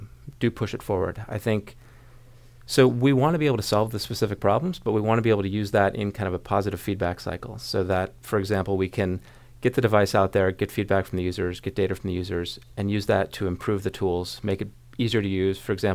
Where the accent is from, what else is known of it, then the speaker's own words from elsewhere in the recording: Michigan, United States; I'm from Michigan, if it's the middle of the winter